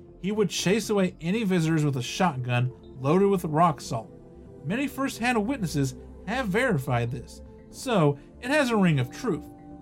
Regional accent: Utah, United States; Kay's Cross is the stuff of legend where I grew up in Davis County.

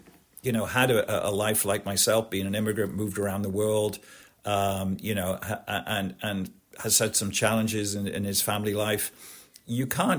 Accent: Liverpool, North West England, United Kingdom; And I point to being born in Liverpool, having those very distinctive traits of being a Liverpudlian

